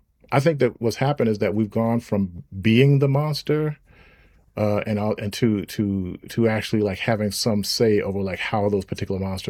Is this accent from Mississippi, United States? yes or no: yes; Mississippi, United States; you know, I'm from Mississippi, so and I grew up with the blues, and I grew up in those spaces and gyp joints and things of that nature